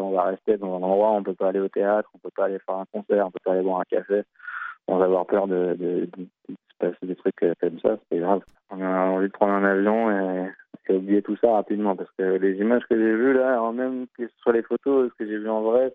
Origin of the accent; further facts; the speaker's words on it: Paris, Île-de-France, France; je suis un vrai Parisien, j'adore ma ville. Et vraiment, je suis Parisien à 100%